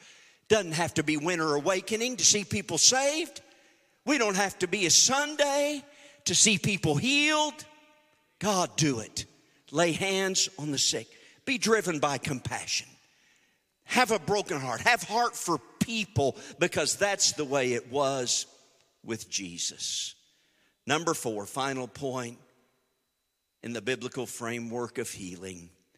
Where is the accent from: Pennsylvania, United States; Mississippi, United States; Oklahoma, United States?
Oklahoma, United States; Enid; now in Conway, United States; We got a plan that I'm from Enid. I'm living in Conway, Arkansas at this time, or Nashville